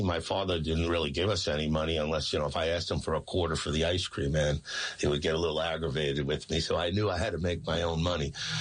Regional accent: Oceanside, New York, United States; Yeah, well, I grew up in Long Island, in Oceanside, Long Island, which is kind of by Long Beach or, you know, Jones Beach in that area, South Shore of Long Island.

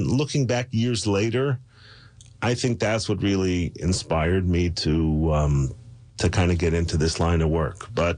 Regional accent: Chicago, Illinois, United States; So I grew up in Chicago.

